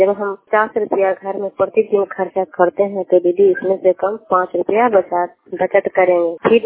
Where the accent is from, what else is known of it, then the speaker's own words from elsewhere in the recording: Bihar, India; और मैं नगर नसा ब्लॉक नालंदा जिला के रहने वाली हूँ